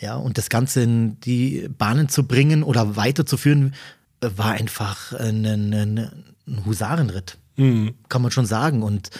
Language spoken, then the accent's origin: German; Munich, Bavaria, Germany; born there; ich als gebürtiger Münchner